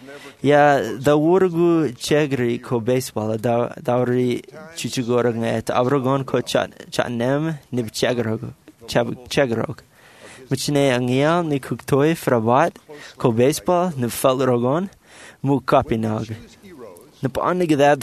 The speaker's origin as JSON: {"language": "English", "town": "New York City", "region": "New York", "country": "United States", "tie": "born there", "said": "Particularly I was born in New York City. I was born in New York City."}